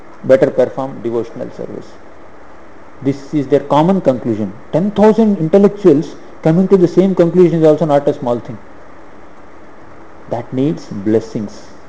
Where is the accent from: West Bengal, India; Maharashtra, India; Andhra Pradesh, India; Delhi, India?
Andhra Pradesh, India; From my childhood till now, I was born in Andhra, childhood till now, the number of churches have been increased a lot in the place, locality where I am staying only.